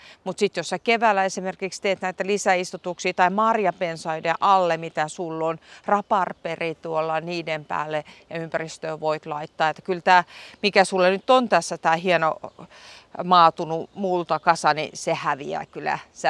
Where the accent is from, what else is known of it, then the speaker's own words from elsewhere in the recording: Vihti, Uusimaa, Finland; Ennen vanhaa maalla, mä itse kun olen Vihdistä